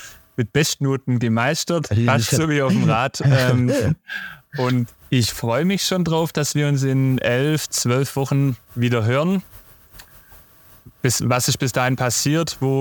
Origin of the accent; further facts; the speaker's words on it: Rottenburg, Baden-Württemberg, Germany; ich komme ja aus Rottenburg, ich bin hier aus dem Zoll- und Albkreis